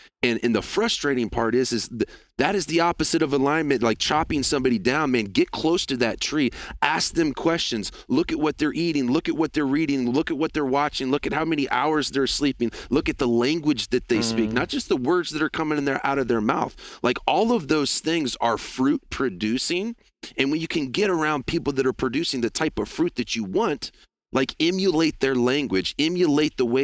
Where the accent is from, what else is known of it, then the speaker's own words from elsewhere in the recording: Terre Haute, Indiana, United States; I'm from Terre Haute, Indiana, and this is not a shot at my hometown. I love my hometown.